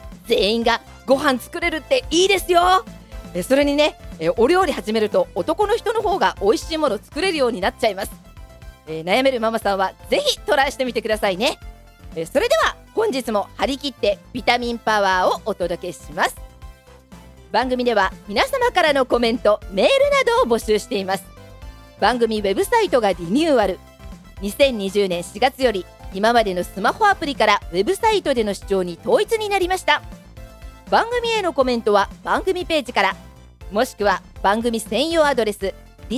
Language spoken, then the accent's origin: Japanese; Saitama, Japan; 埼玉出身でございます。だからね、映画の中でディスられてた埼玉あるあるがもうめっちゃリアルに分かっちゃうんですよ。